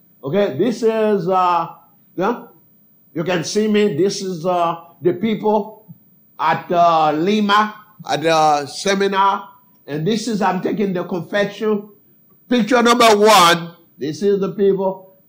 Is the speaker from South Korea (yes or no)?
no; Haiti; now in United States; I'm born and raised in Haiti. I came to Liscombe.